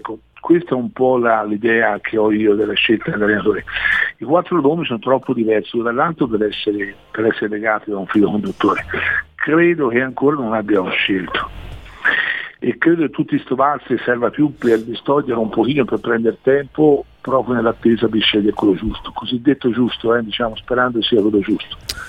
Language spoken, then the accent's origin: Italian; Florence, Tuscany, Italy; perché io te lo dico da fiorentino